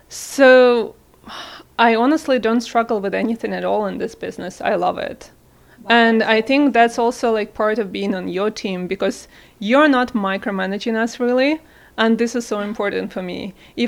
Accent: Belarus; I'm coming from a country that is post-Soviet Union, Belarus. I'm originally from Belarus.

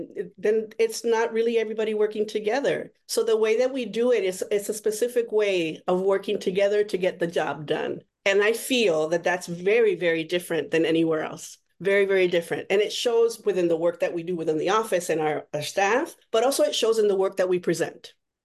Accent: Puerto Rico; moved away as an adult; now in United States; I'm from Puerto Rico. I'm originally from Puerto Rico. I came to Minnesota to study at McAllister

